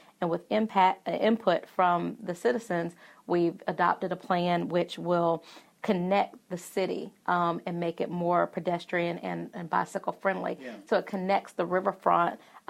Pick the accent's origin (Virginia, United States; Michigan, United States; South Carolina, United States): South Carolina, United States; Columbia; It is, Findlay Park, and I'm a Columbia native, so I grew up in Columbia, and I remember my senior year in high school is when Findlay Park opened. And I remember I lived in Northeast Columbia at the time